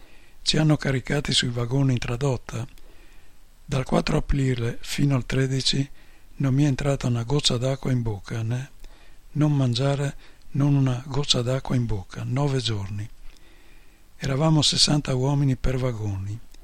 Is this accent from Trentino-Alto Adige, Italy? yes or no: no; Piedmont, Italy; Noi siamo piemontesi e abbiamo un piemontese tutti i giorni da portare.